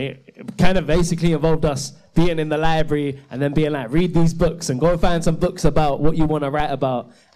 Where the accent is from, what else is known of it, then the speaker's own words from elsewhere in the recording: Crawley, South East England, United Kingdom; born there; I am a musician from Crawley. I don't know if any of you know where Crawley is, but that's where I was born. It's right by Gatwick Airport.